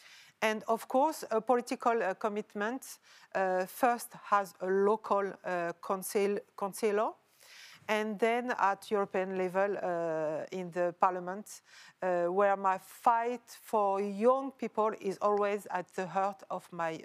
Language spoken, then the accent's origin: English; Aulnay-sous-Bois, Île-de-France, France; Yes, I grew up in Aulnay-sous-Bois in the Cité des 3000.